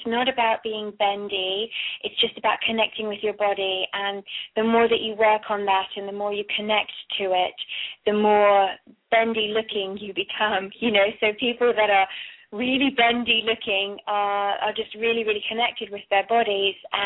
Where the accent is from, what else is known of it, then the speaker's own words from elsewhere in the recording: South East England, United Kingdom; born there; moved away; also born or lived in Cornwall, England / Florida, United States; I was born in Kent. In London, and I went to boarding school in Cornwall, which is the southwest of England. And then in 93, we moved to Florida. And then I lived in Colorado, Chicago, New York, San Fran